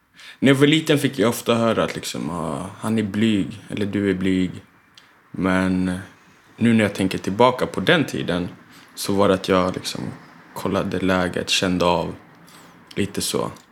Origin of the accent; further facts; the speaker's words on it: Botkyrka, Stockholm County, Sweden; När jag gick i skolan i Tullinge, och Tullinge som del av södra Botkyrka skilde sig ganska kraftigt från där vi kommer från, norra Botkyrka.